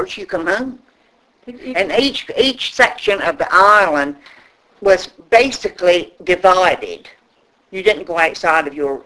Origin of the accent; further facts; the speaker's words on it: Scotland, United Kingdom; Yeah, we're Scottish, so I mean that probably might have been has, you know, some bearing on it.